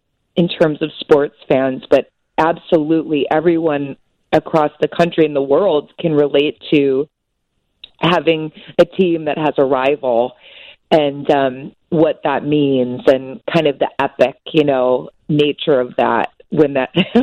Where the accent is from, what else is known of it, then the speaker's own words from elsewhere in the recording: Chicago, Illinois, United States; But, you know, I grew up in the Chicago area, and one thing that I really have felt missing in the show is the presence of sport, because, as we know, it's a huge part of our culture in Chicago.